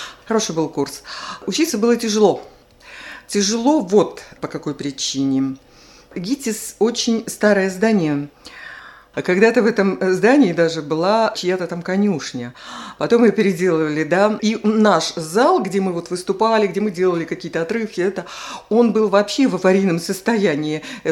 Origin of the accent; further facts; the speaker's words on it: Belarus; moved away as an adult; also born or lived in Moscow; Вот я была из Беларуси